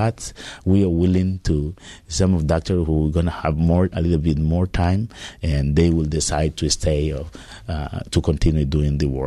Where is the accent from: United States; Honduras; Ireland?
Honduras; English is a second language; because I'm from Honduras, who is one of the more poorest country of Latin America too.